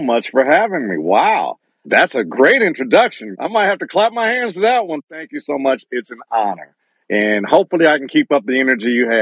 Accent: Altadena, California, United States; Well, I am from Altadena, California. That's where I was born and raised.

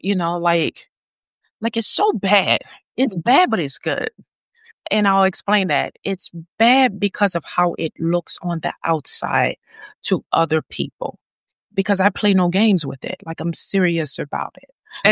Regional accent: New Orleans, Louisiana, United States; You know, I'm from New Orleans, so we don't always pronounce our words

